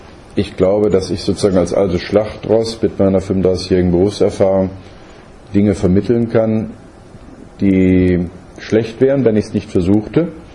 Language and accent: German; Marburg, Hesse, Germany; also born or lived in Bonn / Mainz; now in Koblenz, Germany; Ich bin selber dann im Grunde aufgewachsen in Marburg, habe dann meine berufliche Laufbahn in Bonn gemacht